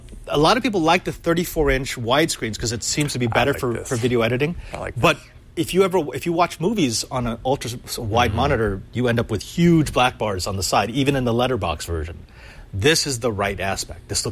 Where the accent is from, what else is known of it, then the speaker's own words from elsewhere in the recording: Philippines; That means nothing because I'm Filipino and we keep the plastic on everything.